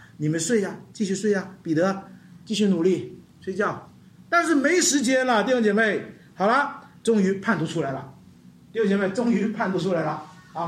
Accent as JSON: {"language": "Chinese", "country": "China", "said": "我们中国人好像没有这样，呵呵，握手的那个"}